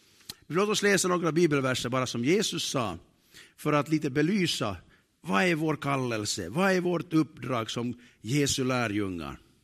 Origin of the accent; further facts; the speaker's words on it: Sipoo, Uusimaa, Finland; jag är uppvuxen i södra Sibbo. I en liten församling som kallades Taborförsamlingen på den tiden.